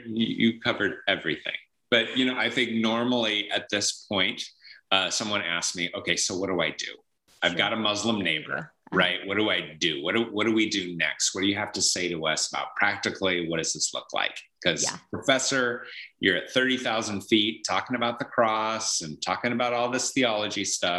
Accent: Seattle, Washington, United States; And now I grew up in Seattle, which is a very secular city. Being a Christian there is a very strange act.

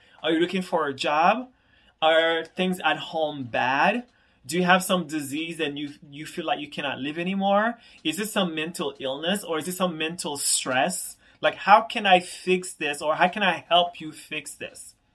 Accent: Haiti; growing up in Haiti, like in my early years, when coup d'etat happened around in the early 90s

